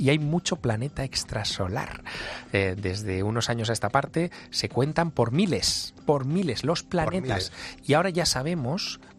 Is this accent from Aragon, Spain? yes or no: yes; Teruel, Aragon, Spain; el escudo de mi ciudad, yo soy de Teruel, es un toro con una estrella encima.